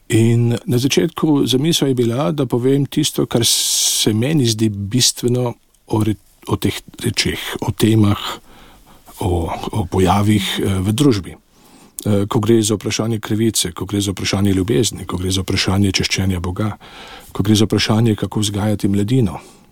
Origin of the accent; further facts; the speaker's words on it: Klagenfurt, Carinthia, Austria; Jaz sem koroški Slovenec, rodil sem se v Celovcu, tam sem tudi doraščal v dvojezični družini, mama mi je Slovenka bila, nažalost je že preminila, iz Ljubljane in tako, da sem dvojezično doraščal